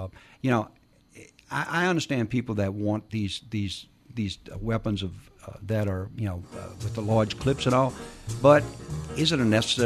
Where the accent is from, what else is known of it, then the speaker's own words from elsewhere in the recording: Louisiana, United States; I come from the South. I come from Louisiana.